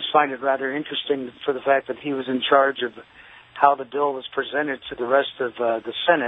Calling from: Columbus, Montana, United States; I'm calling from Columbus, Montana.

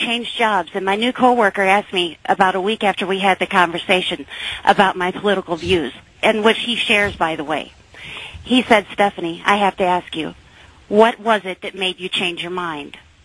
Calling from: St. Louis, Missouri, United States; I'm calling from St. Louis, Missouri. I'm listening online, KSFO AM out of San Francisco, streaming on my internet.

